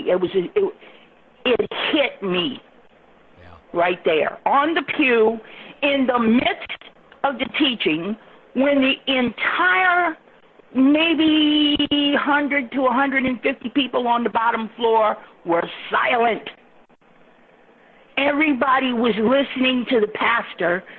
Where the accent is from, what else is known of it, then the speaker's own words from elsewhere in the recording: Louisiana, United States; Louisiana.